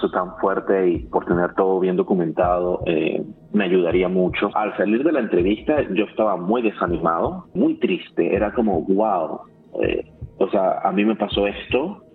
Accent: Venezuela; moved away; Como venezolano soy muy apegado a mi familia. No poder viajar a verlos es una cosa que, mira, te destroza por dentro.

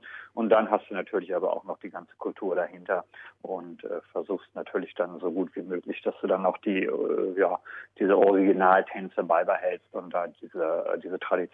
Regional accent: Lower Saxony, Germany; now in Adelaide, Australia; Also ich muss selber erstmal sagen, ich bin auch ein Nicht-Bayer. Ich komme ursprünglich aus dem Harz, aus Niedersachsen.

